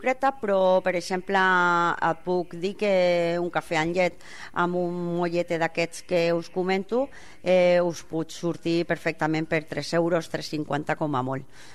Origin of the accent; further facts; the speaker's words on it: El Prat de Llobregat, Catalonia, Spain; also born or lived in Barcelona; Bueno, jo sóc nascuda a Barcelona de tota la vida, resident del Prat de Llobregat de tota la vida.